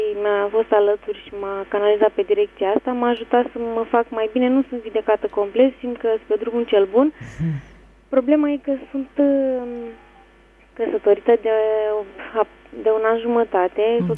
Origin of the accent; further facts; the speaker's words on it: Bacău, Bacău County, Romania; și vă sunt din Bacău.